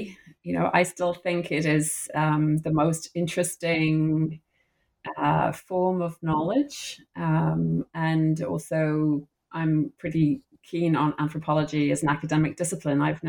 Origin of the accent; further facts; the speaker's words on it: Singapore; growing up, I grew up partly in Southeast Asia, in Singapore, looking at the world around me.